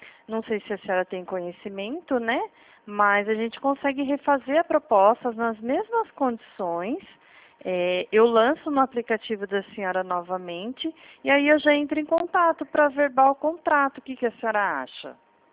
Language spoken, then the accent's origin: Portuguese; Atibaia, São Paulo, Brazil; Eu sou de São Paulo, tá? Atibaia, interior.